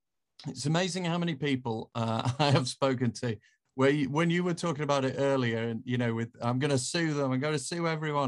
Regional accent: Yorkshire and the Humber, United Kingdom; I mean, look, I'm a Yorkshireman.

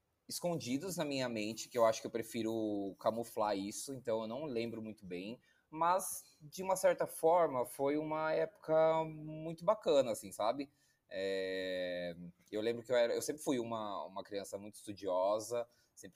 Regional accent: Salto, São Paulo, Brazil; now in São Paulo, Brazil; eu tenho 31 anos, moro aqui em São Paulo há 6 anos, quase 7. Eu sou do interior daqui de São Paulo, de uma cidade chamada Salto. Não sei se vão conhecer, é uma cidade bem pequena.

